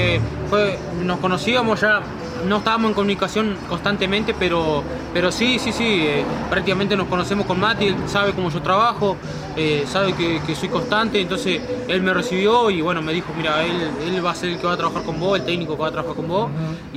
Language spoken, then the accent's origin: Spanish; Argentina; Creo que venimos de Argentina